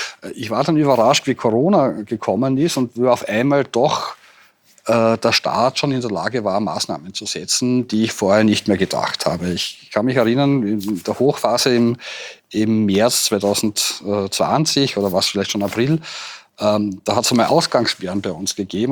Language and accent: German; Austria; bei uns in Österreich